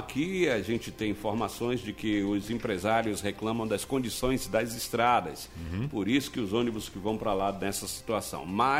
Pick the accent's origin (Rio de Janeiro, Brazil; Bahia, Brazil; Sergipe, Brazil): Bahia, Brazil; Sambaituba; eu sou de Sambaituba. Por favor, divulga pra gente aí.